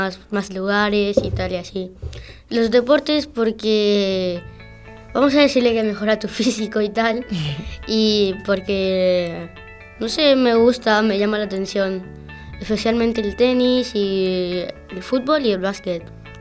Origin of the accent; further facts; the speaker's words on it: Paraguay; now in Spain; en mi país de allí, Paraguay, pues sí, me han castigado varias veces